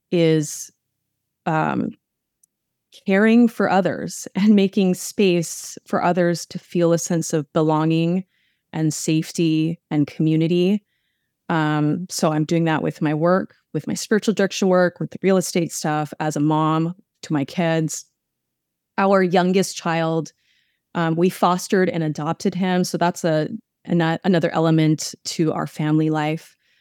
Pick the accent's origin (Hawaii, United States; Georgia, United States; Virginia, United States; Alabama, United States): Hawaii, United States; Maui; I grew up on Maui in Hawaii. My parents were raised Catholic